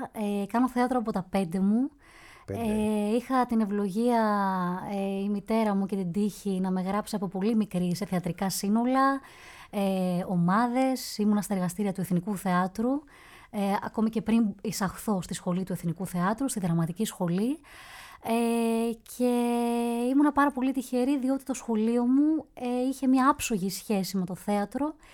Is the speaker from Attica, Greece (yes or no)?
yes; Athens, Attica, Greece; Στην Αθήνα, στην Αθήνα. Κατάγομαι όμως από την πανέμορφη Κρήτη, που αγαπώ πάρα πολύ. Αλλά είμαι γέννημα θρέμα